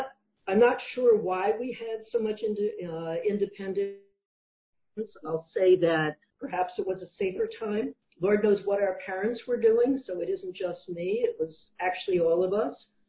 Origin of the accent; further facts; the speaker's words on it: New Jersey, United States; But as wonderful as growing up in the Shore area of New Jersey was, it was also a time of social unrest, a time of really great prejudice, and it often hit close to home.